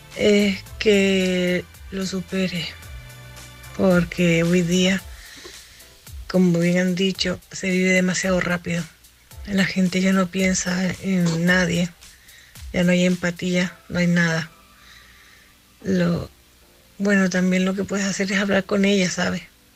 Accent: Canary Islands, Spain; now in A Coruña, Spain; Soy la tinerfeña que llamo de Coruña.

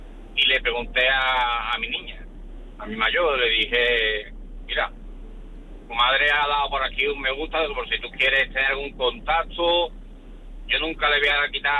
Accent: Seville, Andalusia, Spain; yo soy de Sevilla y entonces yo no trabajaba allí en el pueblo.

